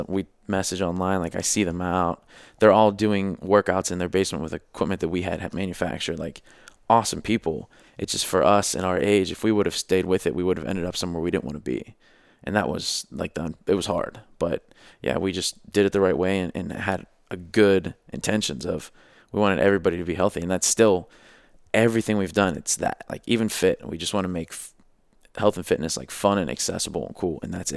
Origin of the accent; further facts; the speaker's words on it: Mount Washington, United States; we grew up in Mount Washington. Coming from that to making the amount of money we were, to leave was a huge decision.